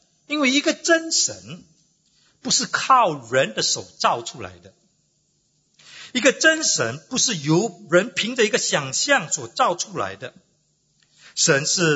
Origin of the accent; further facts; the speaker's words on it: Singapore; 我是新加坡人